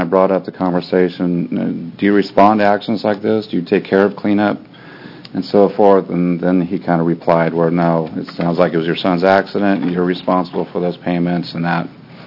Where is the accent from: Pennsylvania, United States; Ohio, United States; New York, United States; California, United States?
California, United States; Because I am born and raised in California, and you know, I've had friends in accidents